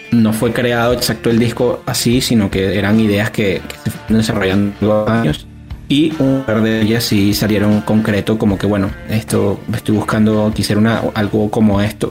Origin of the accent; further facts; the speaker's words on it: Venezuela; moved away; Yo siempre, desde que emigré de Venezuela y que dejé de tocar constantemente con las dos bandas, no he dejado de componer.